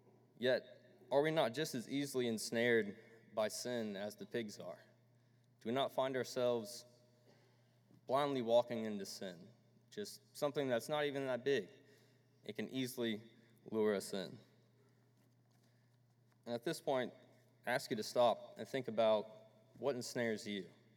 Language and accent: English; Texas, United States; Now, I'm from Texas, and I come from a large metropolitan area, and so that's why our land is in Oklahoma